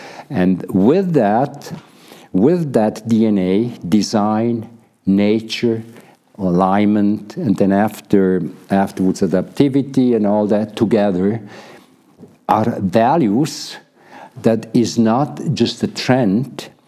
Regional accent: Switzerland; born there; English is a second language; it's not my fault that I was born in Switzerland, you know.

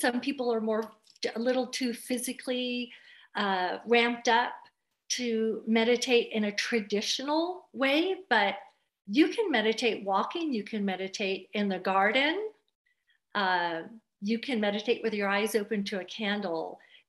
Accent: Los Angeles, California, United States; also born or lived in San Francisco; I'm a city gal. I was raised in Los Angeles and San Francisco

